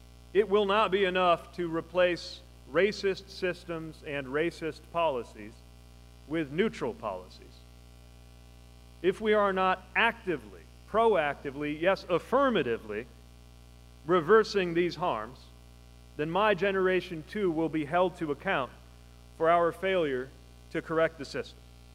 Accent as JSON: {"language": "English", "town": "South Bend", "region": "Indiana", "country": "United States", "tie": "born or raised there", "said": "My hometown, South Bend, is a city that changed its future, changed its trajectory."}